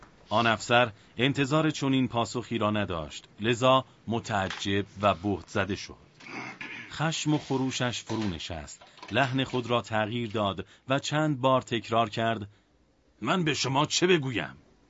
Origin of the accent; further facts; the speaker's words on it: Mashhad, Razavi Khorasan, Iran; حکمی مبنی بر تبعید من به مشهد، یعنی شهر خودم، صادر کرد.